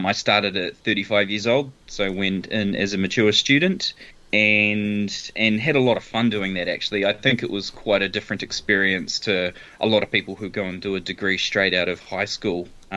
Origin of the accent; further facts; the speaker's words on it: Dunedin, Otago, New Zealand; So I'm Dunedin born and bred. Grew up here, went to school here.